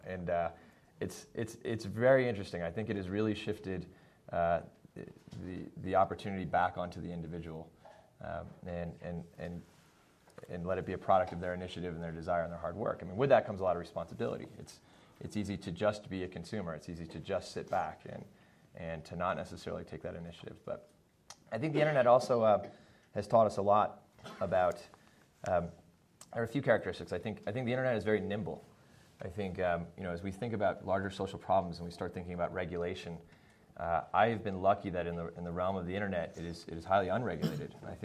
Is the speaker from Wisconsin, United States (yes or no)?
no; Buffalo, New York, United States; I grew up in Buffalo, New York